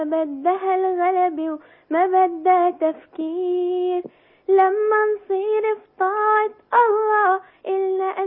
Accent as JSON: {"language": "Arabic", "town": "Cairo", "region": "Cairo Governorate", "country": "Egypt", "said": "من القاهرة."}